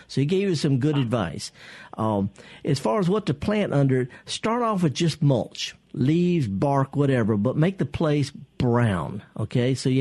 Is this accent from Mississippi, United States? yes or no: yes; Mississippi, United States; And I shouldn't say this because I'm from Mississippi and I'm proud of Mississippi